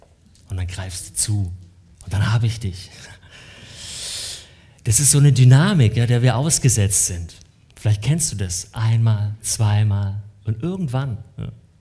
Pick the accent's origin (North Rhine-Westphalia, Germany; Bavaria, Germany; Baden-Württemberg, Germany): Baden-Württemberg, Germany; Ich habe da als Schwabe natürlich nichts dazu gesagt.